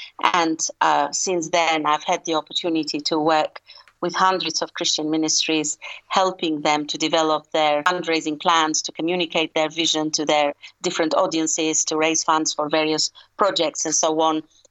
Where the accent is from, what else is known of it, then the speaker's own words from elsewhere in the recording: Albania; English is a second language; moved away; I'm originally from Albania, so I often travel back to visit my family.